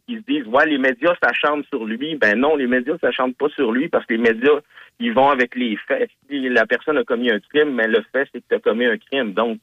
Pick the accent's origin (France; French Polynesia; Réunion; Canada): Canada; me semble, en tant que Canadien